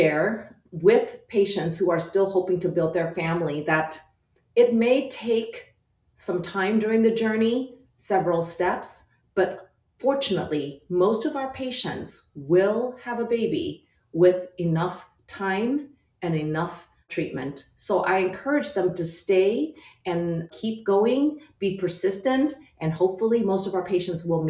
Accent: Midwest, United States; But I am originally from the Midwest, so that's why I'm back in the Chicagoland area.

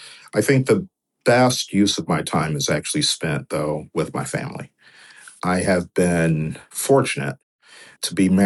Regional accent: Delaware, United States; We're predicting in my home state in Delaware, 11,000 people will become uninsured

